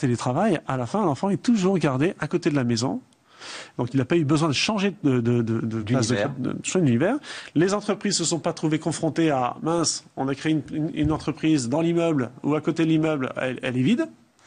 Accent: France; parce qu'on est français

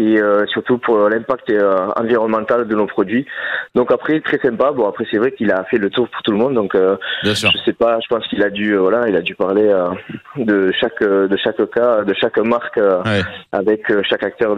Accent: Perpignan, Occitanie, France; bien en plus qu'à nous on est de Perpignan, donc c'est vrai qu'on ne passe pas tous les jours devant le palais

